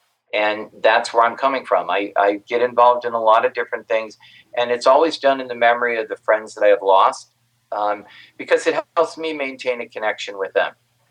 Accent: Midwest, United States; And I grew up in the Midwest, so I had those Midwestern values.

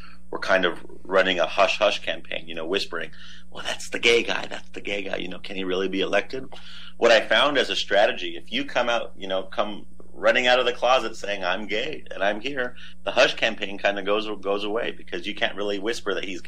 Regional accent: Las Cruces, New Mexico, United States; I know Las Cruces. I'm from Las Cruces. I'm a part of Las Cruces.

